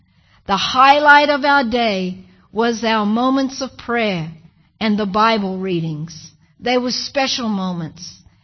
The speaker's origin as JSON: {"language": "English", "country": "Australia", "said": "I'm Australian, get over it."}